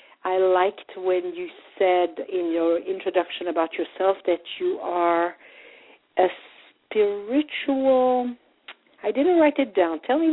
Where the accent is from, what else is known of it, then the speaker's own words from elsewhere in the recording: Belgium; I grew up in Belgium